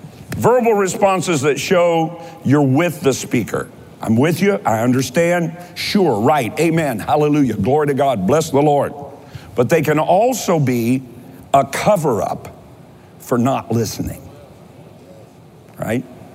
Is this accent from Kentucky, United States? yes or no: yes; Kentucky, United States; I made a really big faux pas once or twice or several times because I'm from Kentucky